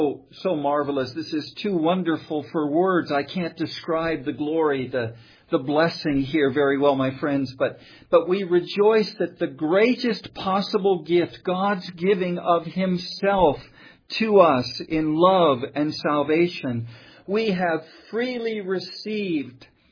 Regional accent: United States; born there; My friends, I was born in America, and as a young child, we often celebrated, in fact, we always celebrated Christmas in some fashion.

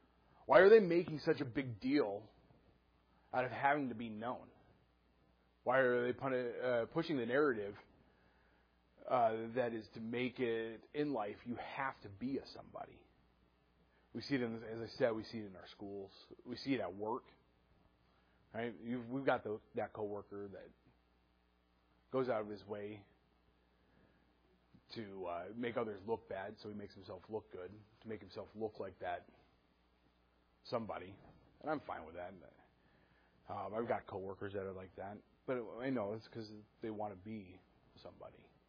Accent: Mukilteo, Washington, United States; I grew up in Mukilteo.

